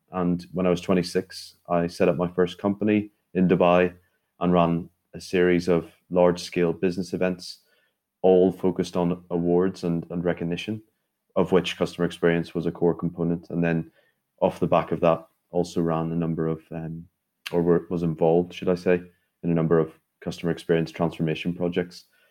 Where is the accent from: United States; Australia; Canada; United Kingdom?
United Kingdom; Belfast, Northern Ireland; So I'm from Northern Ireland, from Belfast originally, yes. But yes, just over the border in Hungary, you're right, just about 15 minutes from Slovakia.